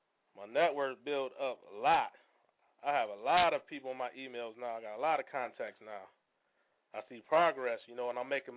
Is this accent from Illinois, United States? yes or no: no; Toledo, Ohio, United States; And as far as my city, I'm from Toledo, Ohio.